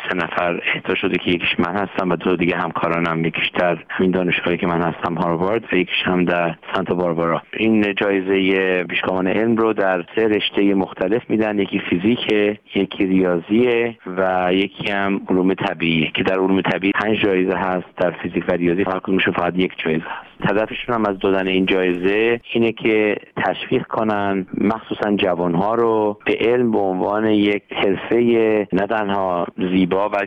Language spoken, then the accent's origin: Persian; Iran; moved away as an adult; now in United States; من در ایران متولد شدم، در یک خانواده با دو برادر دیگه دبیرستان البرز تحصیل کردم، بعد از دبیرستان به آمریکا آمدم برای ادامه تحصیل و از اون موقع بعد اینجا مقیم هستم.